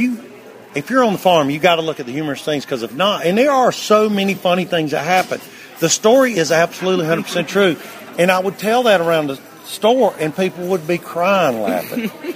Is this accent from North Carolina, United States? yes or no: yes; North Carolina, United States; I go, well, I'm from North Carolina next to Virginia.